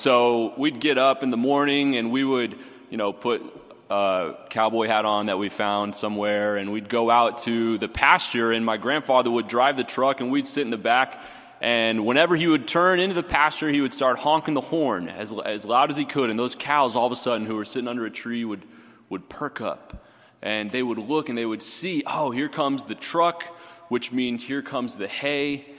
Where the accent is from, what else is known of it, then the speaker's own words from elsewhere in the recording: Houston, Texas, United States; I grew up in Houston, Texas, and as a child of the suburbs there in Houston, I did not grow up on a ranch or baling hay or tending to cattle.